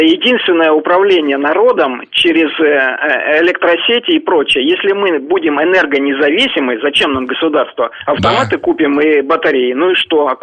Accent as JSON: {"language": "Russian", "town": "Donetsk", "region": "Donetsk Oblast", "country": "Ukraine", "tie": "born or raised there", "said": "я в детстве жил на Донецк, там Луганск."}